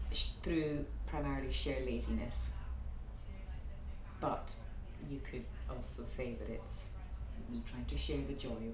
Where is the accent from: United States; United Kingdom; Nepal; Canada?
United Kingdom; Dundee, Scotland; I was born in Dundee, but I haven't lived in Scotland most of my life. I only went back there about 7 years ago. And I spent most of my childhood in boarding schools in Scotland. And I've lived in England and in Europe before I moved to Scotland